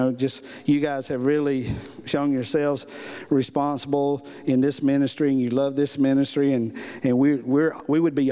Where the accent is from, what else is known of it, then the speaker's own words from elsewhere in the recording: Georgia, United States; I'm sorry if you're from Alabama. I love Alabama. I'm from Georgia, so I can't say much.